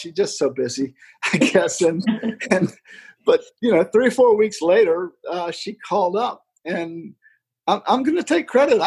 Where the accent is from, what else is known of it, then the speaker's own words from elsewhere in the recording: Richmond, United States; I'm from Richmond, so it really, and I knew that area when I was a kid.